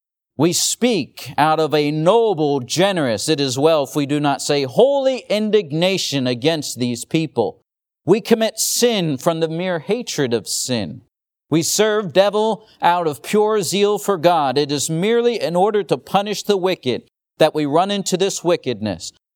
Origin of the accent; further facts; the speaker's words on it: Limerick, Pennsylvania, United States; Now, growing up in the home I did, I grew up in Limerick, Pennsylvania.